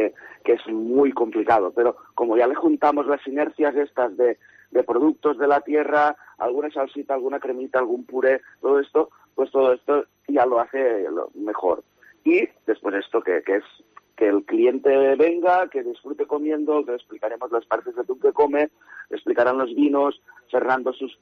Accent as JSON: {"language": "Spanish", "town": "El Perelló", "region": "Catalonia", "country": "Spain", "tie": "born or raised there", "said": "Esta tarde tengo un tardeo que no va a ser, que serán unas tapitas en un local de mi pueblo del Perelló de Tarragona"}